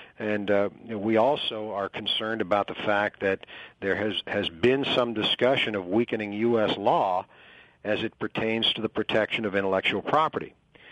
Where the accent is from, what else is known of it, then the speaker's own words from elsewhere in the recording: Pittsburgh, Pennsylvania, United States; I'm from Pittsburgh.